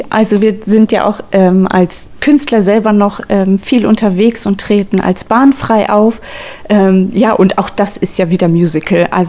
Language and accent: German; Wittstock, Brandenburg, Germany; born there; moved away as an adult; also born or lived in Hamburg; Ich komme gebürtig aus Wittstock